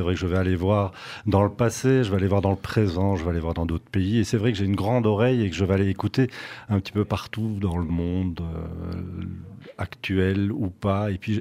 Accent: Belgium; et oui parce que je suis belge et j'adore revendiquer mes chromosomes.

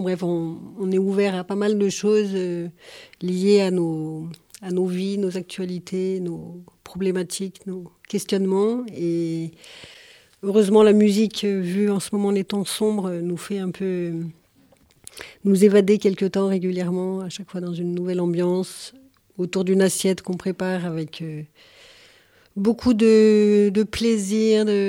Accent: Auvergne-Rhône-Alpes, France; Justine, et moi-même, autre cuisinière, on est originaires toutes les deux du Dauphiné

